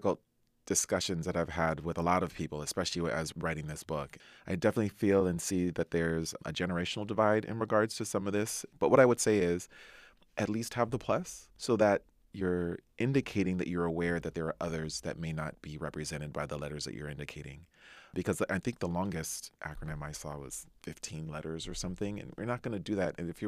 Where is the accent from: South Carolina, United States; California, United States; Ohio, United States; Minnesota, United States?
California, United States; Anaheim; I grew up in Anaheim, California.